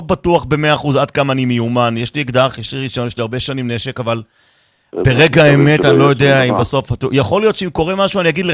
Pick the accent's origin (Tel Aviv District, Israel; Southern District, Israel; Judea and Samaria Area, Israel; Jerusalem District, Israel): Jerusalem District, Israel; Bayit VeGan; כן, גדלתי בבית וגן, היום אני כבר לא שם.